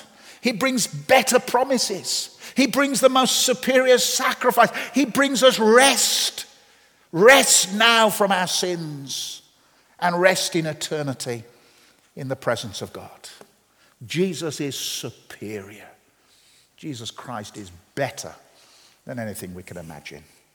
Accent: England, United Kingdom; I'm a visitor to here to Northern Ireland. Worst of all, I'm an Englishman.

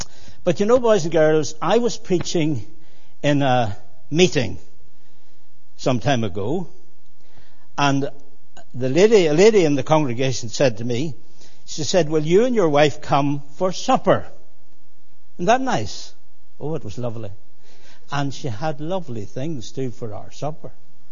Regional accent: Larne, Northern Ireland, United Kingdom; Well, I come from Larne, and I could say lots of things about Larne this morning, but the one thing that I want to say is this, that we in Larne are a very religious people.

